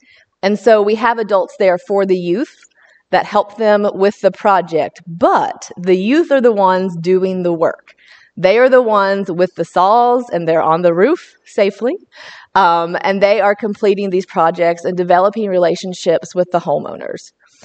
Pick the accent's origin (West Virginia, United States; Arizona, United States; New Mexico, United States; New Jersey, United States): West Virginia, United States; I'm a West Virginia native. I'm from Wyoming County, West Virginia. If anybody knows where that's at, it's near Beckley.